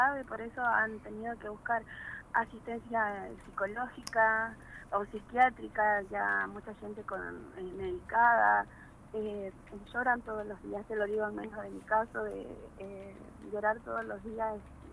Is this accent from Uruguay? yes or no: no; Chile; yo soy chilena, casada con un argentino y mis hijos son argentinos.